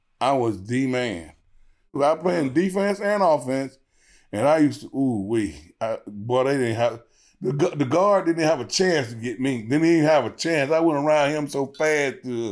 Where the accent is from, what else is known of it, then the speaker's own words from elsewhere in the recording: Georgia, United States; I grew up very poor. We was on welfare.